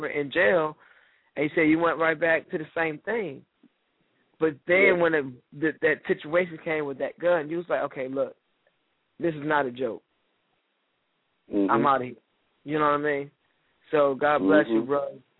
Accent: Detroit, Michigan, United States; my thing that I've seen a lot growing up in Detroit, literally seen a lot.

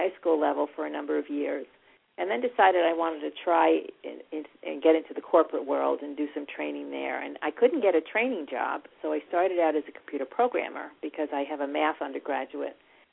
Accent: New York, United States; accent: East Coast; was born and raised in New York, so if you hear this East Coast accent, you'll know where it's coming from.

